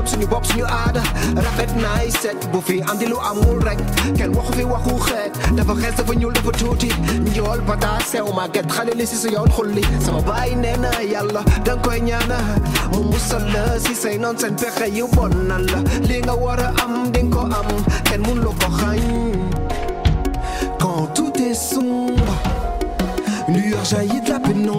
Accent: France; born there; Je suis né en France.

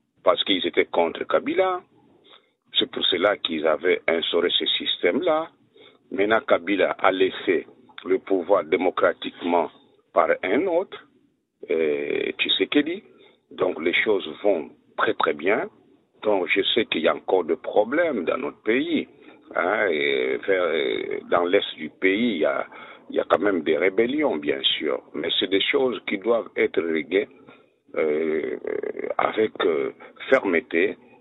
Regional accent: DR Congo; je suis de la République démocratique du Congo.

